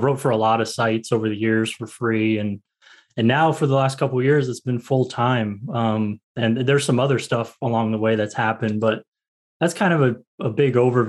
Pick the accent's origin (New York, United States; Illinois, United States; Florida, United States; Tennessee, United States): Florida, United States; and I grew up in Florida. So high school football there is pretty big.